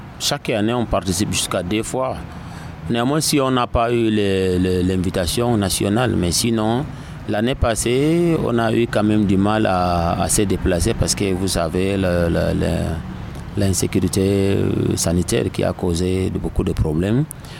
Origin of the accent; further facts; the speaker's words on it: Maroua, Far North, Cameroon; Oui, chez nous à Maroua, on nous dit souvent entretenir un cheval vaut mieux prendre 3 ou 4 femmes.